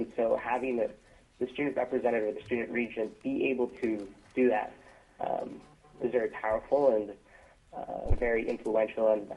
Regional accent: Kodiak, Alaska, United States; I was born and raised here in Kodiak.

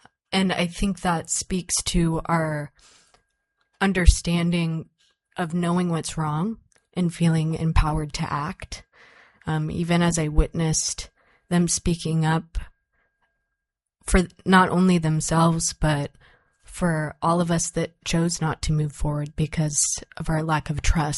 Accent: Juneau, Alaska, United States; also born or lived in Sitka; I was born in Sitka, Alaska, and raised in Juneau, Alaska, and my family comes from Keekskwan, Keek, Alaska.

